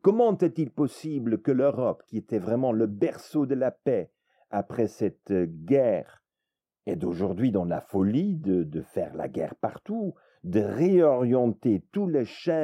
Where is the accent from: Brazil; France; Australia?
Brazil; Je viens du Brésil.